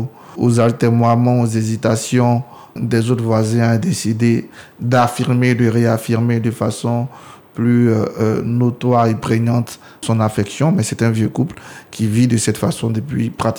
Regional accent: Côte d’Ivoire; c'est une vieille tradition d'avoir chez nous en Côte d'Ivoire pour partenaire privilégié la France

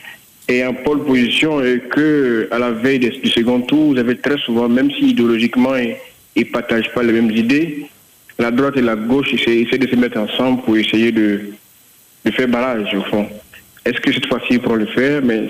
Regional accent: Côte d’Ivoire; Moi, en tant qu'Ivoirien, en tant qu'Africain

